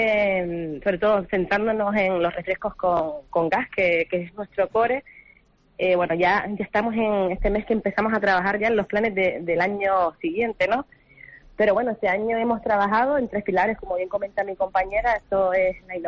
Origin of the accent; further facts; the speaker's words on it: Canary Islands, Spain; todos los que somos canarios